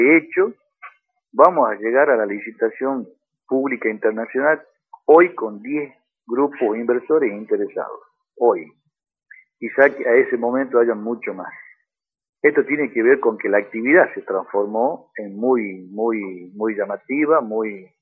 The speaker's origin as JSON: {"language": "Spanish", "town": "La Esperanza", "region": "Jujuy", "country": "Argentina", "tie": "born or raised there", "said": "Durante muchos años, mire, yo soy oriundo de la Esperanza."}